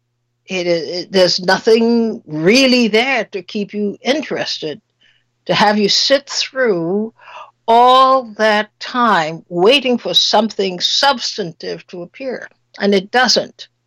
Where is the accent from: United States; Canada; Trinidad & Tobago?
Trinidad & Tobago; growing up in Trinidad as I did, we were required, this was required listening on the radio, to listen to parliamentary debates.